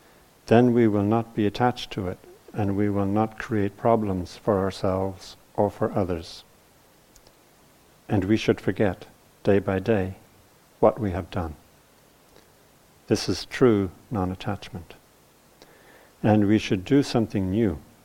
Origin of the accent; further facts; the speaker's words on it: Ireland; I grew up in Catholic Ireland, and I have to say I grew up as a believer, and you know, I was in a family who believed, so I believed, right?